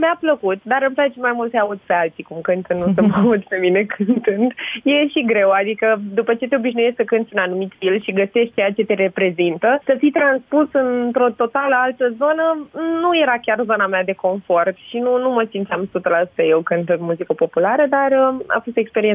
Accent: Oradea, Bihor County, Romania; Păi eu sunt din Oradea, când de când mă știu.

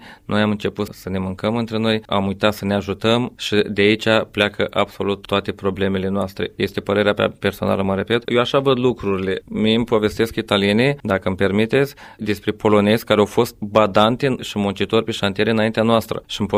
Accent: Tecuci, Galați County, Romania; born there; also born or lived in Germany; M-am născut în Tecuci pe 24 martie 1972, un absolvent de liceu. În perioada 94-96 am plecat și eu din țară ca mulți tineri. Am stat mai bine de 2 ani de zile în Germania. M-am întors acasă

